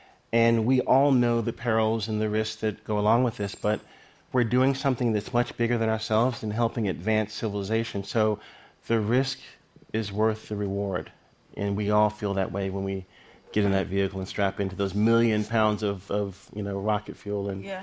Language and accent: English; Lynchburg, Virginia, United States; I'm flying over Lynchburg, Virginia, my hometown, and my family's probably breaking bread.